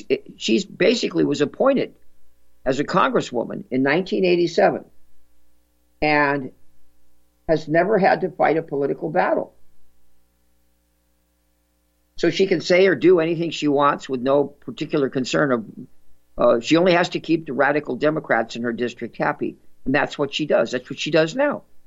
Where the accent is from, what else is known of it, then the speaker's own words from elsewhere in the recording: California, United States; I grew up in California, so I, you know, remember Nancy Pelosi.